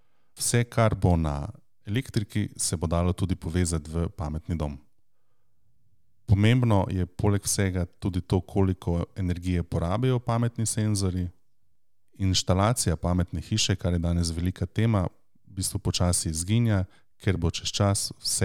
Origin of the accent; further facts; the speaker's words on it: Styria, Slovenia; Jaz osebno prihajam iz Štajerske, iz vinorodnega okoliša